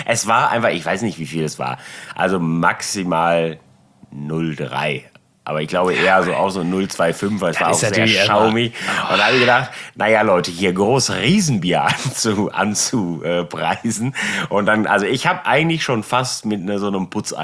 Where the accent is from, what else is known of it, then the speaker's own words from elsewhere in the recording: Germany; Ich weiß nicht, ich bin Deutscher.